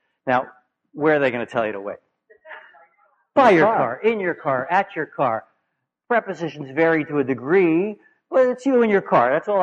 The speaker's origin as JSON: {"language": "English", "town": "New York City", "region": "New York", "country": "United States", "tie": "born or raised there", "said": "And works best in my hometown, where I grew up in New York City."}